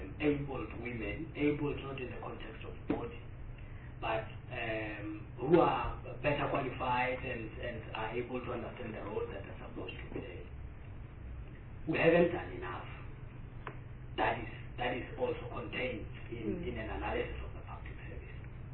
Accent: South Africa; that is worrisome for me as a South African

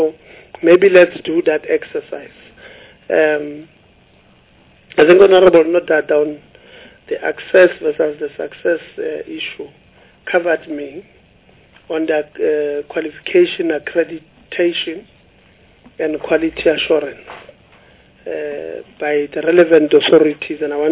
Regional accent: Gauteng, South Africa; because I'm from Gauteng, you can tell me which area and I'll tell you which building belongs

